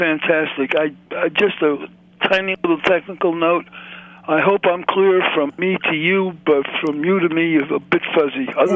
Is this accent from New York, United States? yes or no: yes; Brooklyn, New York, United States; I'm a combat veteran. I'm a kid from Brooklyn. I never give up.